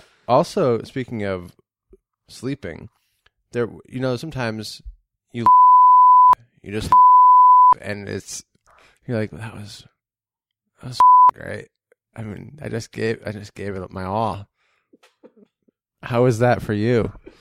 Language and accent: English; Canada; As a Canadian, I should go find those.